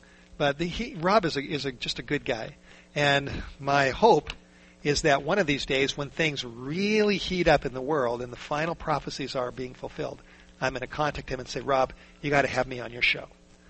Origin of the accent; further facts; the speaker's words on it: North Hollywood, California, United States; Growing up in the Hollywood Hills, growing up in the North Hollywood area, and not growing up in a Christian home.